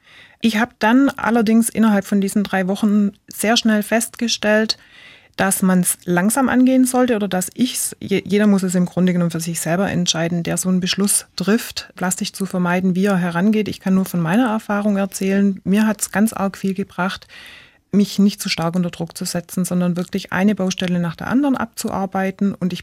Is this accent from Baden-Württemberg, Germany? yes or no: yes; Baden-Württemberg, Germany; Wir sind auf der Schwäbischen Alb aufgewachsen in einem kleinen Kuhkaff und waren da sehr, sehr viel draußen, ja.